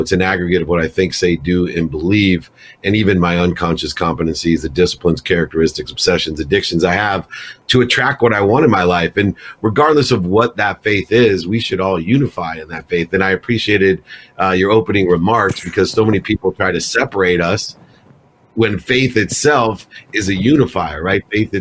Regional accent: Akron, Ohio, United States; I grew up in Akron, Ohio, with a single mom and six kids. I was actually born in the same hospital as LeBron James and Steph Curry

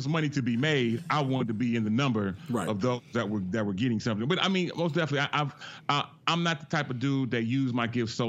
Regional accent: Bay Area, California, United States; What many people don't know about me, even though I'm from the Bay Area, man, I am a big

